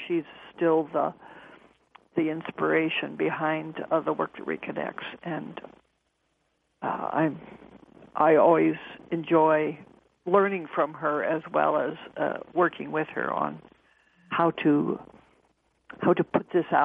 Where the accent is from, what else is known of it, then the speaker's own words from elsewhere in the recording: Los Alamos, New Mexico, United States; And I came from Los Alamos, New Mexico. I grew up there.